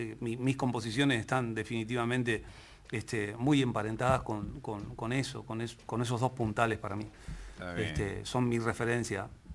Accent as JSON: {"language": "Spanish", "town": "Lanús", "region": "Buenos Aires Province", "country": "Argentina", "tie": "born or raised there", "said": "Hay algunos que creen que soy rosarino, y hay otros que creen que soy de San Luis. Y nada que ver, yo soy nacido y criado en Lanús."}